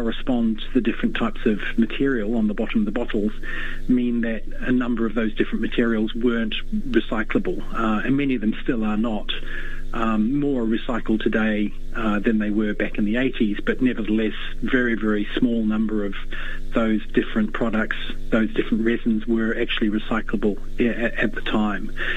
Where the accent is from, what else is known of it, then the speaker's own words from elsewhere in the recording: New Zealand; now in Australia; certainly as a New Zealander living in Australia, I think Australia generally does an excellent job.